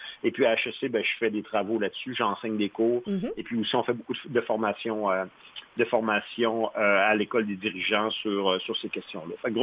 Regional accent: Quebec City, Quebec, Canada; j'ai fait mes études de maîtrise et de bac à Québec, à l'Université Laval, parce que j'ai grandi à Québec.

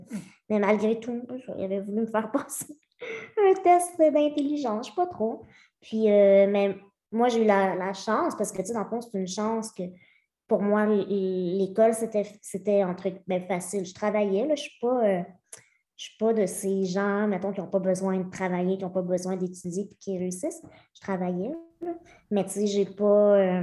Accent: Lemieux, Quebec, Canada; Je suis née à Québec, mais à l'âge de 8 mois, mes parents ont déménagé à Lemieux, qui est un petit village de moins de 300 personnes dans la région de Victoriaville, donc le centre du Québec.

